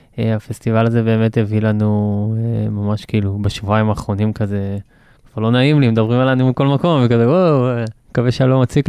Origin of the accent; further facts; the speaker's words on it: Southern District, Israel; נשארתי לגור פה. אני מאוד אוהב את האזור, ואני רץ עם הלהקה, שמפה, אנחנו מצפון הנגב.